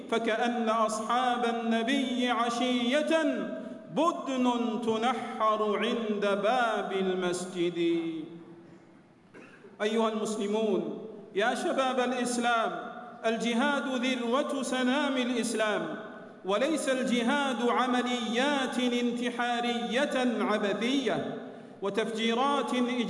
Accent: Saudi Arabia; إن بلادنا المملكة العربية السعودية وعلماءها ومناهجنا وشبابنا براء من تلك الجماعات الإرهابية

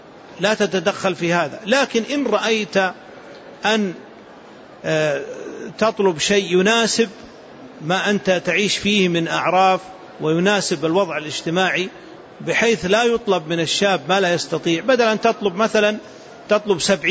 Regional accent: Saudi Arabia; عندنا في المملكة العربية السعودية

